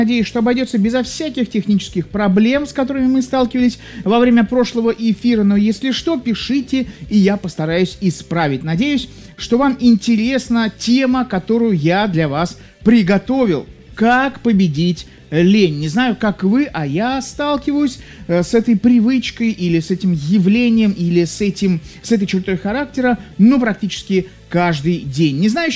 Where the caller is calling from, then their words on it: Nevinnomyssk, Stavropol Krai, Russia; из Невинномысска, вот хочу ответить на ваш вопрос